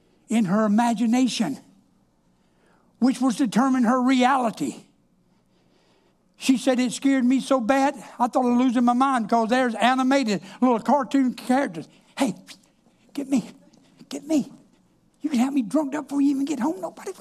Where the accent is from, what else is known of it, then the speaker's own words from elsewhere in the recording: Georgia, United States; And I'm from South Georgia.